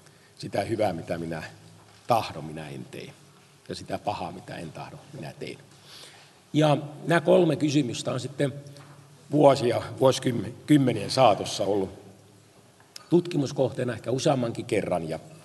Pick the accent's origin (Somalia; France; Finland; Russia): Finland; Turku, Southwest Finland; now in Nakkila, Finland; Mä olen kotoisin Turusta, mutta asustelen tätä nykyään Porin tietämillä Nakkilassa ja toimin pienen herätysliikkeen, rukolavaisen herätysliikkeen paimenena